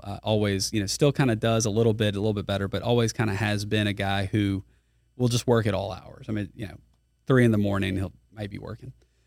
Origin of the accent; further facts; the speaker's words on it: Baton Rouge, Louisiana, United States; I am from Baton Rouge.